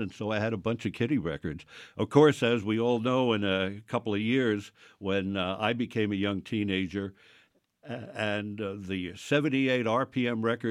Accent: Bronx, New York, United States; I grew up in the Bronx

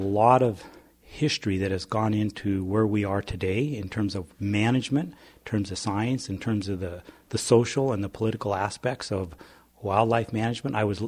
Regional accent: Butte, Montana, United States; That came from growing up in Butte.

